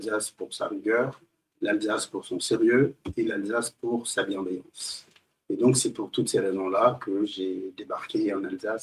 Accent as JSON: {"language": "French", "country": "Guinea", "first_language": "French", "moved": "as an adult", "lives_now": "Strasbourg, France", "said": "après un premier diplôme obtenu en Guinée. Et donc, c'est à ce titre que je suis arrivé en France, mais notamment à Strasbourg."}